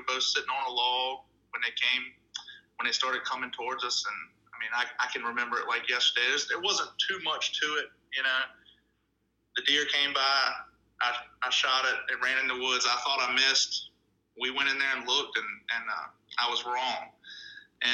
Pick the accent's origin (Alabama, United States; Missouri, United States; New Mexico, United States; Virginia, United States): Virginia, United States; Yeah, I'm from Southeast Virginia.